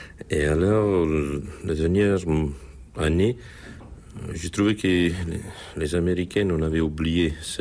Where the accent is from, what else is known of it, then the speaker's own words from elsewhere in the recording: Italy; French is a second language; moi, que je suis italien